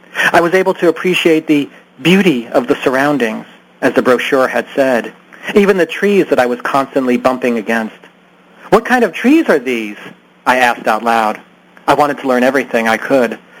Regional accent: Pittsburgh, Pennsylvania, United States; moved away as an adult; also born or lived in New York City; I grew up in Pittsburgh, and I based a lot of these characters on people that I would have known.

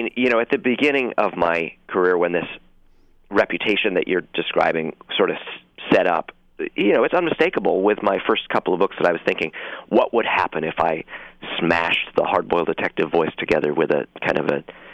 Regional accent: East Coast, United States; because I'm from the East, and I still find a lot of this territory really completely unsettling.

